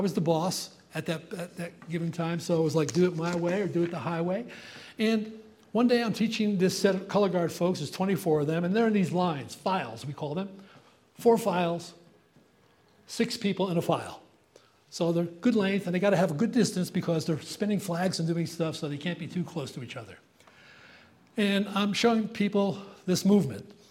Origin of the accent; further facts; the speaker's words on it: Paterson, New Jersey, United States; I grew up in the East Coast. As a matter of fact, I checked the other day, and I grew up in a city, Paterson, New Jersey, which was 19 miles from Harlem